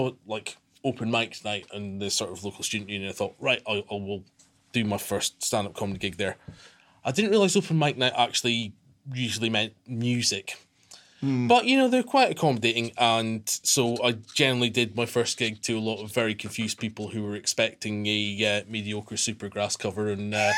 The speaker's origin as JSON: {"language": "English", "town": "Aberdeen", "region": "Scotland", "country": "United Kingdom", "tie": "born or raised there", "said": "Okay, so I'm from Aberdeen originally, and sort of grew up in the the bit where it just about becomes Aberdeenshire, which is quite nice, but it's still Aberdeen."}